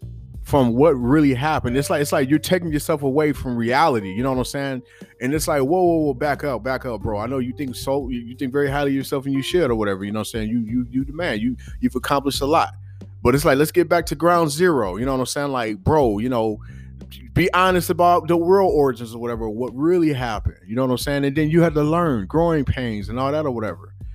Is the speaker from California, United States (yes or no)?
yes; California, United States; maybe, you know, a little bias in it because I'm from Cali and it's the West Coast.